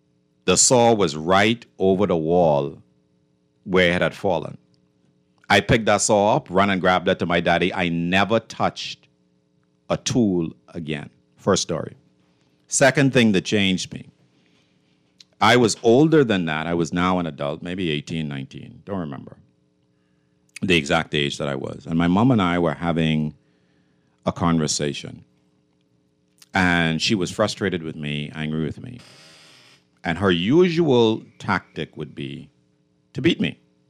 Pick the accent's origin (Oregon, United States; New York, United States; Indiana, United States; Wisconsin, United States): New York, United States; Sunset Park; growing up in Sunset Park, It was really only about three of us. Like, it's no long, it's nowhere near as developed as it is today.